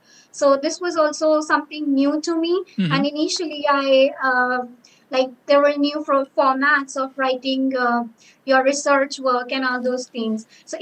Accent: India; because I come from India, so I had to apply for the visa.

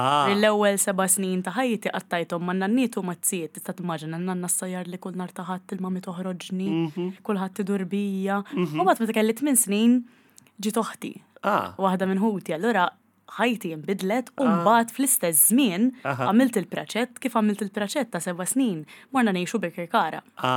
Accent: Dingli, Western Region, Malta; Minn Ħaddingli.

